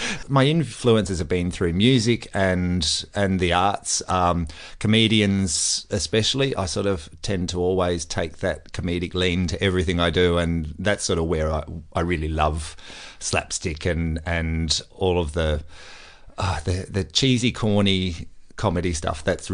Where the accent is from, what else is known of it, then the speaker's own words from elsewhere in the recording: Pakenham Upper, Victoria, Australia; I grew up in Melbourne, country Victoria. I grew up in a place called Pakenham Upper when it was called Pakenham Upper, and then they changed it to Upper Pakenham